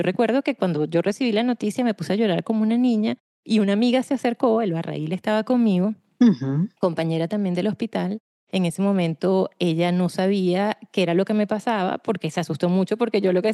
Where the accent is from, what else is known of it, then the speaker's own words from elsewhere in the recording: Valencia, Carabobo, Venezuela; yo me fui a Caracas a estudiar, yo soy de Valencia.